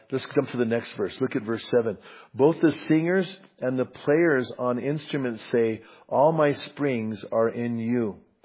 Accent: Albuquerque, New Mexico, United States; born there; I was born in Albuquerque, right?

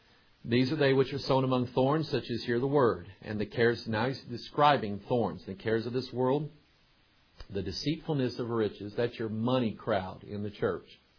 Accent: the South, United States; Yeah, I said okra. I'm from the South.

